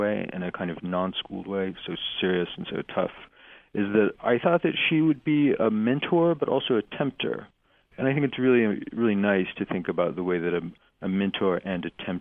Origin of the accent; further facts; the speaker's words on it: Tulsa, Oklahoma, United States; it's a little bit less clear growing up in Tulsa.